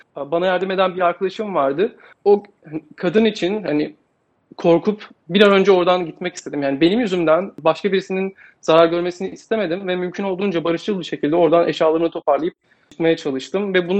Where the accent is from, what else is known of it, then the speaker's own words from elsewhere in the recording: İzmir, Turkey; İzmir'de doğup büyüdüm. Fakat ailem Bingöl'den İzmir'e kaçmak zorunda kaldı. Göç etmek zorunda kaldı. Orada yaşadıkları bir olay yüzünden. Ailem Alevi ve Kürt